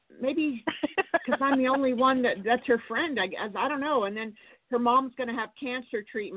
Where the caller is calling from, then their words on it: California, United States; I'm from California.